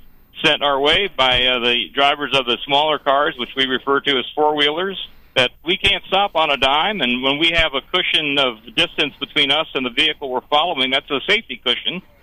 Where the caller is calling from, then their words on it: New York, United States; I live in northern New York